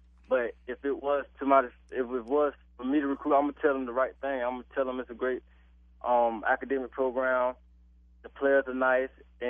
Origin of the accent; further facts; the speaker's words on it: Florida, United States; You feel like family because it's in Florida, and that's where I'm from Florida.